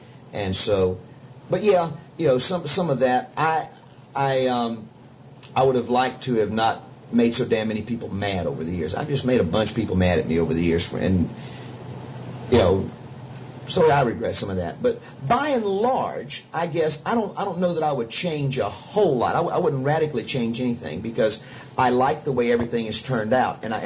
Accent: the South, United States; You know, I'm a little southern boy, born and bred in the South, man, and here I am.

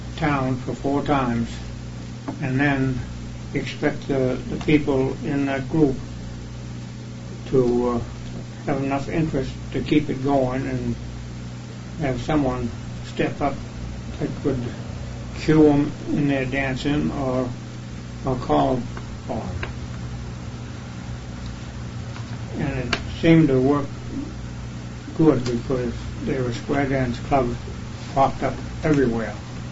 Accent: Bangor, Maine, United States; I was born in Princeton, Maine, and we moved to Bangor when I was about 3 years old. And I grew up in Bangor, went to the Bangor schools, and graduated from Bangor High School

